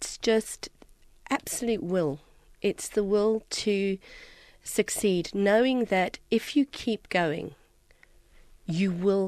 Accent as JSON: {"language": "English", "country": "United Kingdom", "tie": "born there", "said": "Well, my background is very unconventional. I was born in the UK."}